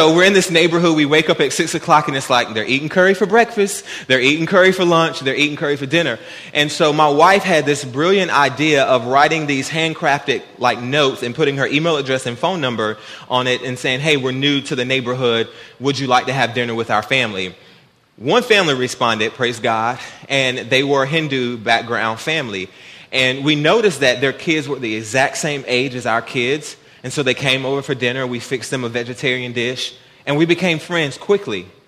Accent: North Carolina, United States; About a year ago, my wife and I, we moved into West Cary, and we're from North Carolina, but we moved away 2 years ago to Virginia, and then we moved back for this new job last summer.

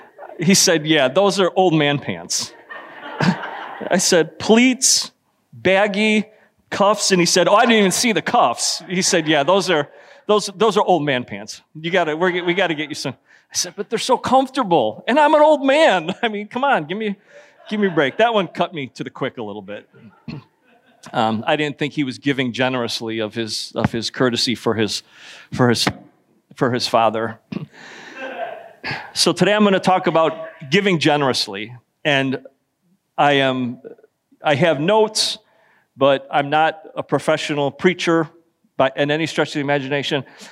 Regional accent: Chicago, Illinois, United States; So I'm from Chicago. My wife and I grew up 1 mile from each other.

